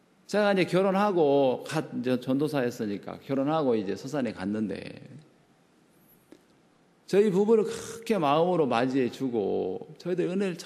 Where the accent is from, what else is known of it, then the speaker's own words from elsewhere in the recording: South Korea; 내가 한국에서 온 사역자로